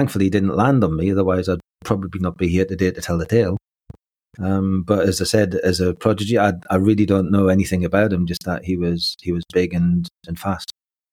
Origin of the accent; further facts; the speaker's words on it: Newcastle, North East England, United Kingdom; So I was born just outside of Newcastle, and in a little village, and I had a fairly normal upbringing